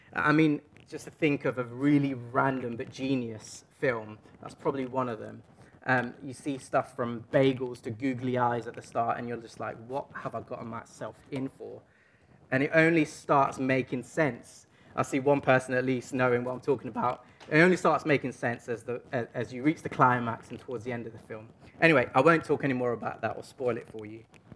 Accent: London, United Kingdom; accent: Cockney; So I'm from East London. I just think of these things in Cockney sometimes.

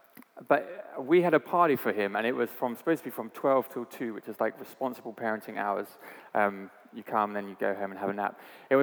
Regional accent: Brighton, South East England, United Kingdom; I grew up in Brighton.

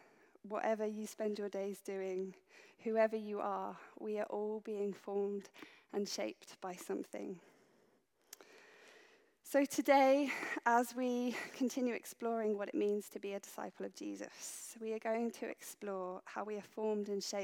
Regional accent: Bognor Regis, South East England, United Kingdom; So if you don't already know, I am from Bognor Regis. I'm proud of being from Bognor.

